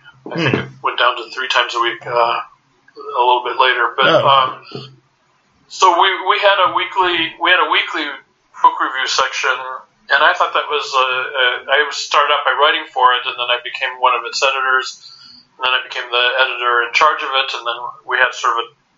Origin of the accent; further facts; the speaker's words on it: Midwest, United States; now in Israel; I grew up in the Midwest, so I'm used to more laid back, I guess.